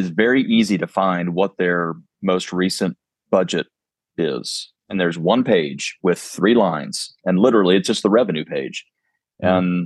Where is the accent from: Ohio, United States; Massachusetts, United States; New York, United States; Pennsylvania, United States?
Ohio, United States; Centerville; now in Texas, United States; Well, I'm not a native Texan either. I'm from Ohio. So I was in an area that was literally, I went to the Centerville City Public Schools.